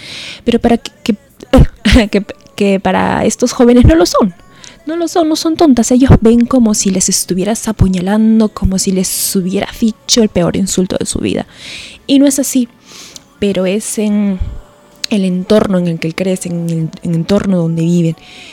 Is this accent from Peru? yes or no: yes; Peru; Yo vengo de Perú, como les dije la semana pasada